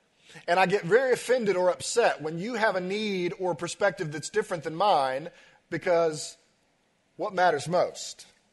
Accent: United States; We're American. We like our freedoms, right?

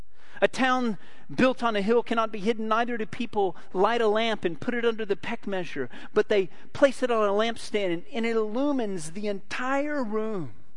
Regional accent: Hardscrabble, Texas, United States; born there; I was born in Hardscrabble, Texas, so these temperatures are nothing to me. We were a hardy lot.

